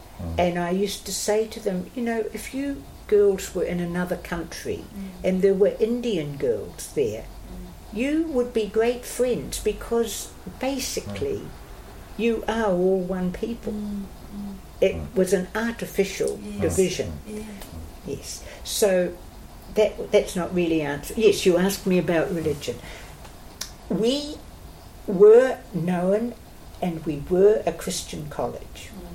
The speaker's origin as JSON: {"language": "English", "country": "New Zealand", "said": "well, I as a New Zealander, was welcome to go out with the Brits."}